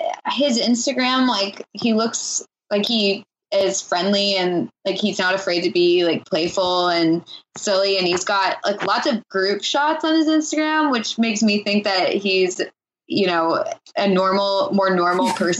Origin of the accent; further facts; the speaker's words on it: Colorado, United States; I'm from Colorado.